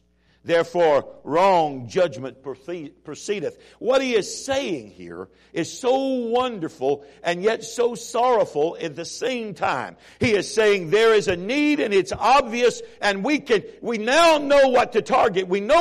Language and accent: English; Chicago, Illinois, United States; now in Alabama, United States; I never dreamed when I was growing up in Chicago that God was going to put me in Alabama.